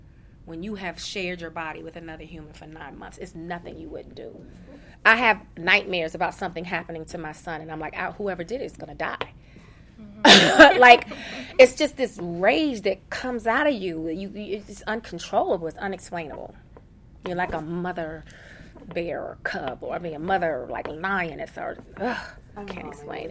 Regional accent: Washington, District of Columbia, United States; I'm from Washington, D.C., and I'm from the hood. We're, you know, not in Baltimore, but where crack was being sold.

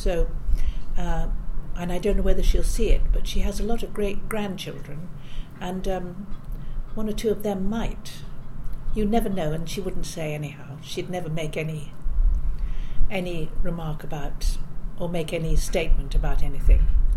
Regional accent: England, United Kingdom; and I knew, being English, I know that the Queen is she's such an iconic figure

